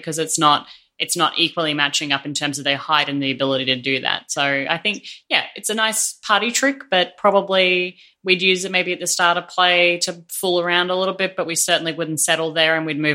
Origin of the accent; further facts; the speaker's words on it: Brisbane, Queensland, Australia; I'm from Brisbane.